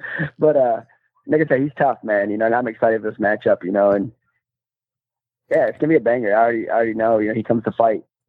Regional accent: Monroe, United States; I still box, you know, 3-4 days a week, you know, out of my hometown in Monroe, where I started.

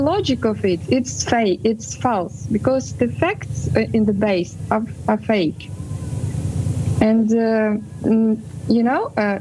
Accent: Russia; English is a second language; moved away; And actually, I lived there. I was born there in Russia.

